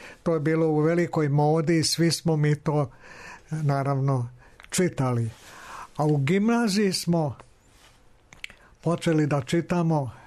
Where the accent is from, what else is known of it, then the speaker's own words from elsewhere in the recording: Slavonski Brod, Brod-Posavina County, Croatia; ja sam imao detinjstva u Bosanskom Brodu prve tri godine, tamo sam se rodio. Onda sljedećih 7 godina do 10. svoje godine u Slavonskom Brodu. Tu sam počeo da učim osnovnu školu i prva tri razreda osnovne škole sam završio u Slavonskom Brodu.